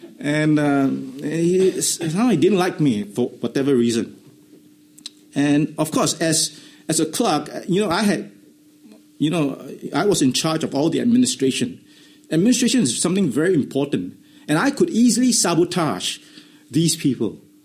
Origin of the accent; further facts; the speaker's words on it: Singapore; And so when I was being a Singaporean, I must do my national service. So when I reached 18 years old, I was conscripted.